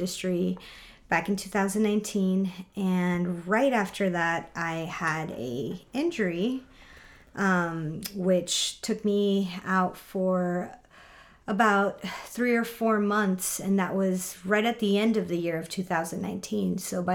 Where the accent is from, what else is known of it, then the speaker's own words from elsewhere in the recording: San Miguel de Allende, Guanajuato, Mexico; moved away as an adult; also born or lived in Dallas, United States; now in California, United States; I was born in Dallas, Texas, and I grew up in San Miguel de Allende, Guanajuato, in Mexico. Back in 2011, I moved to California, and I began my career.